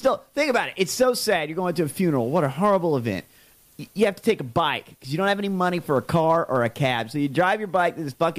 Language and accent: English; the South, United States; I had friends growing up in the South where the N word wasn't necessarily a bad word in their house.